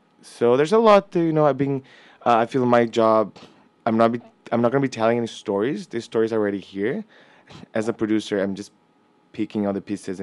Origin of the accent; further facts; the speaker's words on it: São Paulo, Brazil; also born or lived in London, United Kingdom; now in Los Angeles, United States; I'm originally from Brazil. So I have background in like marketing and audiovisual in São Paulo.